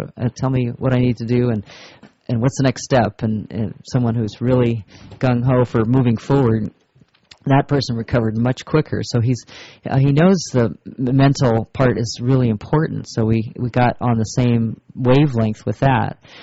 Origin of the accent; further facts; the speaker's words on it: Santa Barbara, California, United States; I, I'm from Santa Barbara, so I told him that I could help him get on those.